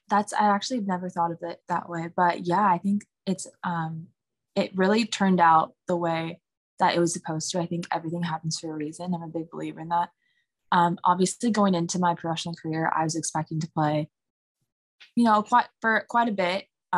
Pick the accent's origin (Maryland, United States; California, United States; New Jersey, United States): California, United States; Los Angeles; I remember, so I grew up in Los Angeles, played there.